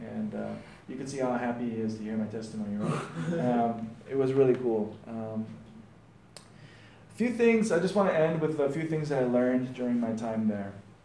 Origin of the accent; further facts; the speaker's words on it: United States; just because I speak English, just because I'm an American, I was treated like so well.